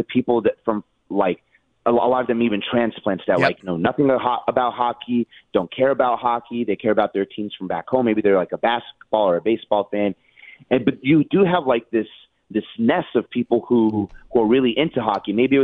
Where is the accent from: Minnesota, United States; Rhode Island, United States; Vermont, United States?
Rhode Island, United States; Pawtucket; I grew up a huge Red Sox fan. Like, I was born in Pawtucket, so we had the AAA team for the Red Sox.